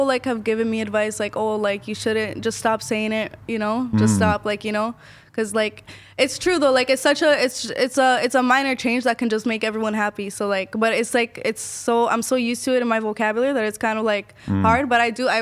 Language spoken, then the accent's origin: English; Ecuador; I'm from Ecuador.